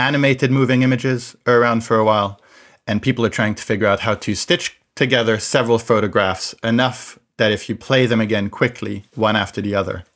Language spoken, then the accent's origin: English; France; I grew up in France